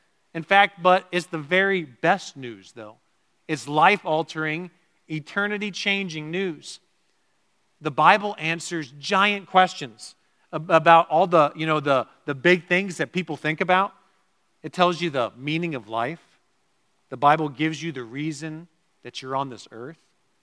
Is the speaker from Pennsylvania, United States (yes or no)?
no; Georgia, United States; now in Wisconsin, United States; Many of you know that I was born and raised in Georgia. And as I've told many of you before, I became attached to certain sports teams in Georgia.